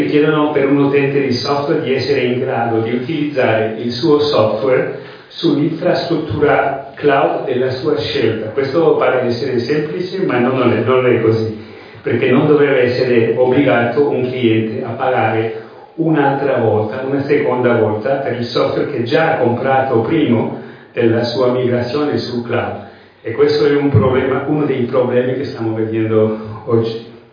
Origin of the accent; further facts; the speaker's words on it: Spain; Italian is a second language; Come potete sentire, non sono italiano, sono spagnolo, sono caduto dalla Spagna.